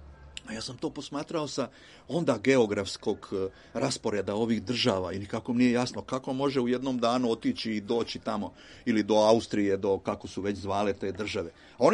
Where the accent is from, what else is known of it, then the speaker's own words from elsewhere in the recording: Zadar County, Croatia; rastao sam dole moje, u Dalmaciji, jeli, mi smo uvijek bili nešto specifično